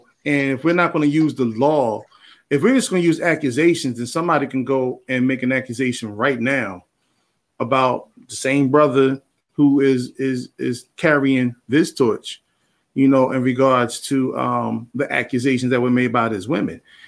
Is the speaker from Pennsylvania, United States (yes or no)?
yes; Philadelphia, Pennsylvania, United States; And I'm from Philly. I met Mark on several occasions.